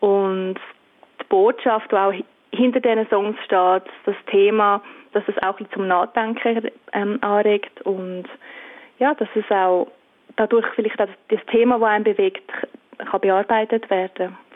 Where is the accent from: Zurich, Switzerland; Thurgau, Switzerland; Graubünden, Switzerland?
Zurich, Switzerland; Ich bin eine Singer-Songwriterin und ich bin aus Zürich.